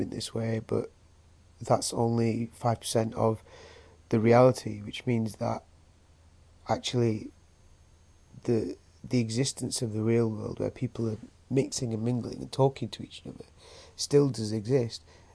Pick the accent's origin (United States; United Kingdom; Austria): United Kingdom; So often being British is quite an interesting concept on its own